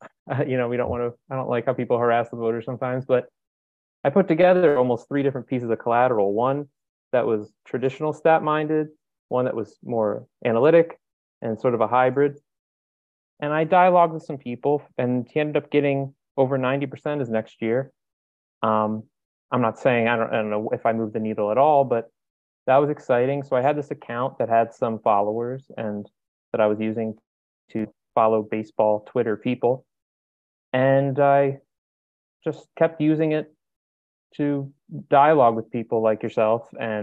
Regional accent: Philadelphia, Pennsylvania, United States; I'm from the Philly area.

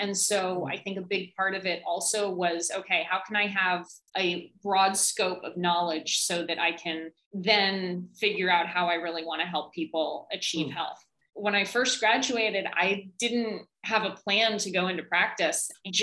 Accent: Hong Kong; moved away as an adult; I grew up in Hong Kong. I left to go to undergrad and, you know, started my career and everything.

